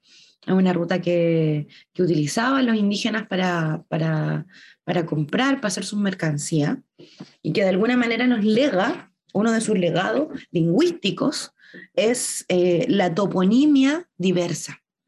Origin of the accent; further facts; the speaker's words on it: La Serena, Coquimbo, Chile; Porque yo nací y me criaron aquí en Serena.